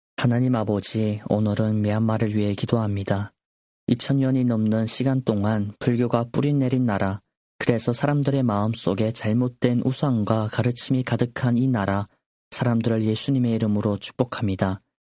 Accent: North Korea; 사실 제가 나고 자란 고향 북조선도 군대가 제일 힘이 세지요.

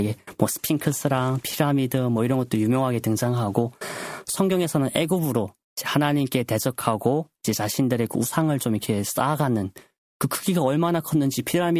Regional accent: North Korea; 우리 북조선 고향 땅에도 희망이 있구나

